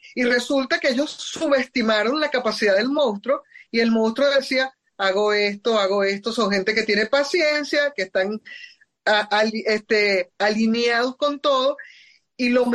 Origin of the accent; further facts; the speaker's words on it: Venezuela; porque eso somos nosotros los venezolanos en diciembre